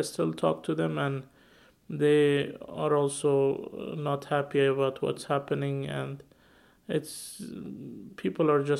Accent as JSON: {"language": "English", "country": "Afghanistan", "moved": "as an adult", "lives_now": "Reno, United States", "said": "I'm from Afghanistan, and I'm pursuing a bachelor's degree at UNR, a bachelor's in metallurgical engineering."}